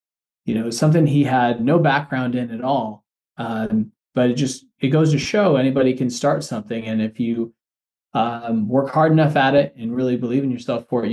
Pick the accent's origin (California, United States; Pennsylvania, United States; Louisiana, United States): California, United States; I'm actually from Southern Orange County originally.